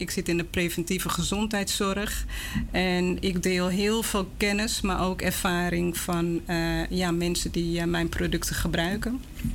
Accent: Amsterdam, North Holland, Netherlands; Dus ondanks hier opgegroeid in het Gooi en in Amsterdam, ik ben echt een Amsterdammer. Is Suriname voor mij wel heel erg belangrijk geweest in de opvoeding tot aan nu toe.

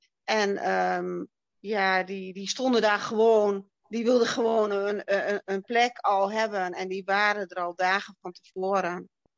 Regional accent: Overijssel, Netherlands; Ik kom uit Twente. Ik ben bijna 53 jaar. En ik ben getrouwd

